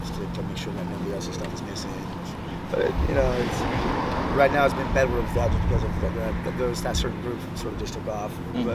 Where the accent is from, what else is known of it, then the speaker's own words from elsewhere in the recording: Long Beach, California, United States; I was born and raised in Long Beach, but mm-hmm. San Pedro, basically, I've been coming in and out of San Pedro for a while.